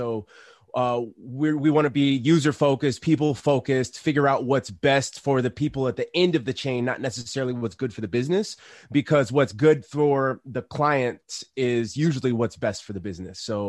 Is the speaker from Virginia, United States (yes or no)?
no; Chicago, Illinois, United States; I'm originally from Chicago.